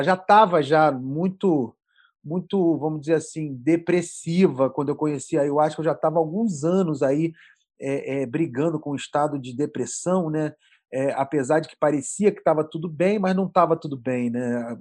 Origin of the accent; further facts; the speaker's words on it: Rio de Janeiro, Brazil; Eu era playboy de condomínio fechado da Barra da Tijuca. Então, eu cresci na Barra da Tijuca, né? Um bairro nobre do Rio de Janeiro, e em condomínio fechado, né? Naqueles condomínios grandes.